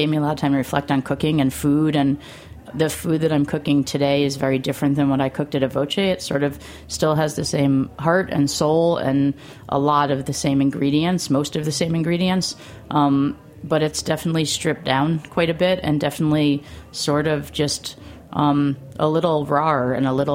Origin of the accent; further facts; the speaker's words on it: New Haven, Connecticut, United States; I grew up in New Haven, Connecticut, and it's a very Italian-American community there.